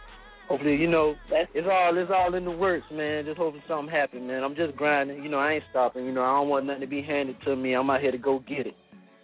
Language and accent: English; South Carolina, United States; Okay. I'm in Upstate right now. Yeah. Shout out to my hometown. That's my hometown.